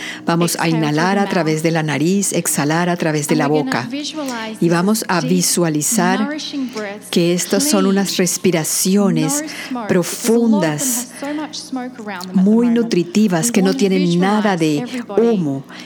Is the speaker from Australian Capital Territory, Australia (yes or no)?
yes; Canberra, Australian Capital Territory, Australia; por permitirme conectarme con mi tierra, con mi país. Yo crecí en Canberra, Australia.